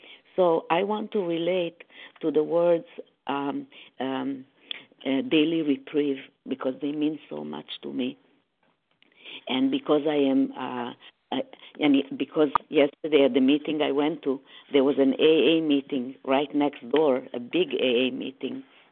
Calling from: Boston, Massachusetts, United States; I'm calling from the Boston area at this time.

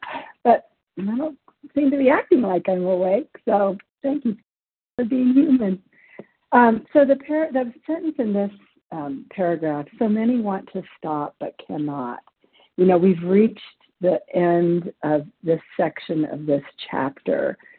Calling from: Nevada, United States; in Nevada.

